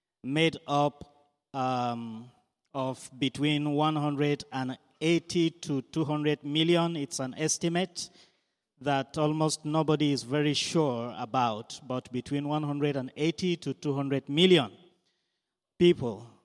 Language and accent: English; Nigeria; You have heard that I am from Nigeria